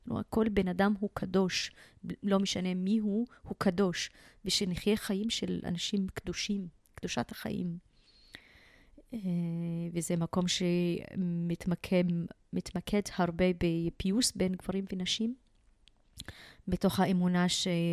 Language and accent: Hebrew; Shibli, Northern District, Israel; גם כפלסטינית, גם כבדווית, כמוסלמית